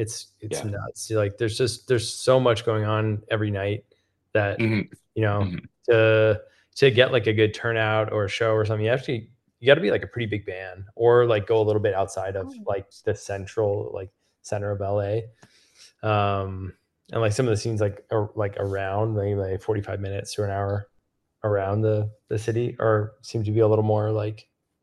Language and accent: English; Sudbury, Ontario, Canada; So I feel really lucky that I grew up in Sudbury and got to be a part of that music scene